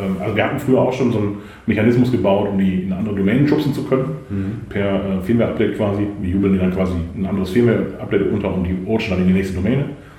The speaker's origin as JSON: {"language": "German", "town": "Borken", "region": "North Rhine-Westphalia", "country": "Germany", "said": "Also ich komme tatsächlich nicht aus Münster, ich fahre eine Stunde jedes Mal. Ich komme aus dem Borken, das ist quasi eine Stunde von Münster entfernt ungefähr."}